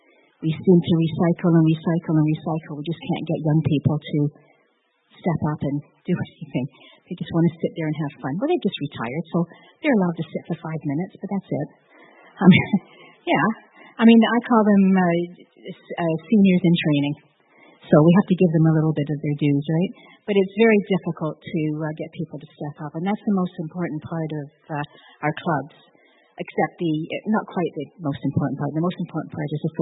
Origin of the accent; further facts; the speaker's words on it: Bradford, Yorkshire and the Humber, United Kingdom; I didn't know how to put Bradford in there, so I'm from Bradford.